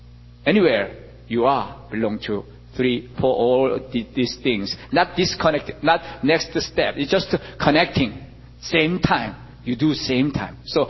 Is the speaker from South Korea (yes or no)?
yes; Seoul, South Korea; English is a second language; now in United States; I come from Seoul, Korea. That's why I put Seoul there. And I'm not coming from North Korea. Don't ask about North Korea. I'm South Korea. Different.